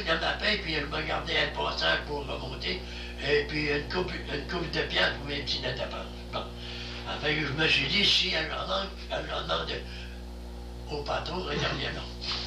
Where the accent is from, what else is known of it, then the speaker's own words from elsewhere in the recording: Valbriand, Quebec, Canada; chez nous, à Valbriand, ça paraissait comme en Afrique